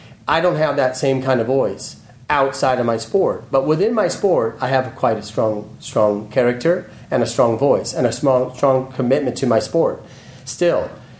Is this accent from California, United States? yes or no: yes; California, United States; and you know, I grew up in the Bay Area here.